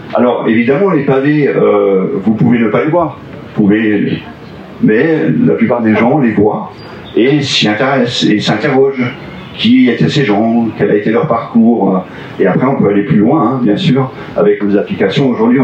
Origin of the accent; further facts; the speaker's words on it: France; Je connais, je suis français.